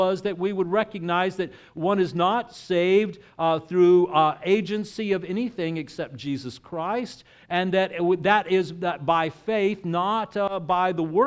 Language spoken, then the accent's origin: English; Texas, United States; I don't know if you're familiar with that because, you know, I grew up in Texas.